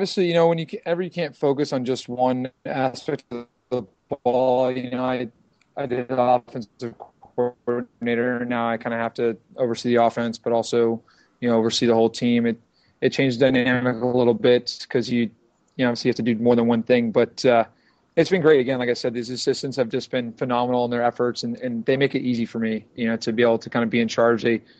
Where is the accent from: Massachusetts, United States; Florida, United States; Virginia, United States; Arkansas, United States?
Virginia, United States; You know, I started on the East Coast. That's where I grew up in Virginia.